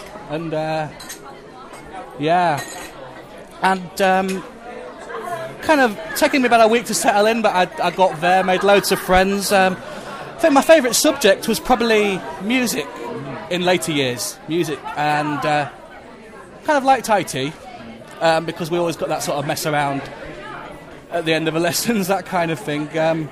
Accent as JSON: {"language": "English", "town": "Leeds", "region": "Yorkshire and the Humber", "country": "United Kingdom", "said": "I'm originally from Leeds. I went to the school between 1993 and 2002."}